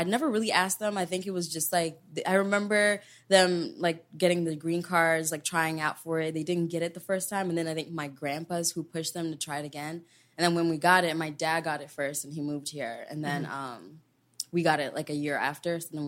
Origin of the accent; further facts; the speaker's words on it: Kenya; Like I was born and raised there and I was a town kid.